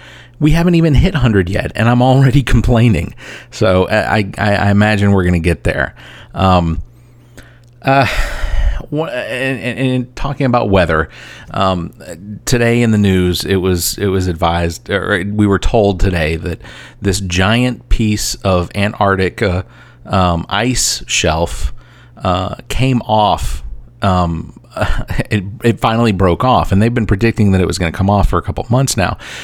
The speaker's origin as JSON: {"language": "English", "town": "Atlanta", "region": "Georgia", "country": "United States", "lives_now": "Columbia, United States", "said": "I'm originally from Atlanta. I now live in Columbia, South Carolina, where it is hot."}